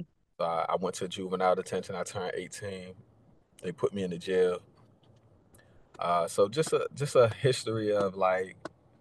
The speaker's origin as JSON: {"language": "English", "town": "Newport News", "region": "Virginia", "country": "United States", "said": "I'm from Newport News, Virginia."}